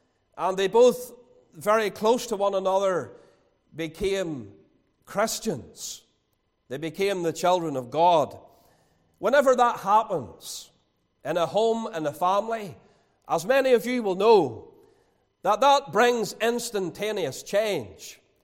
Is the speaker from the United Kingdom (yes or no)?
yes; Ballymena, Northern Ireland, United Kingdom; born there; I was born in 1972 in Ballymena to both my parents